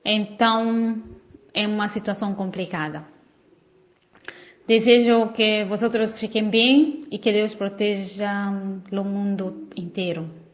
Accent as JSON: {"language": "Spanish", "country": "Mozambique", "second_language": "Spanish", "said": "soy de Mozambique."}